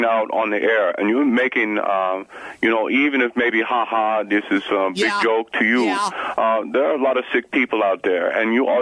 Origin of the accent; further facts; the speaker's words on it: Honduras; moved away; I come from Honduras.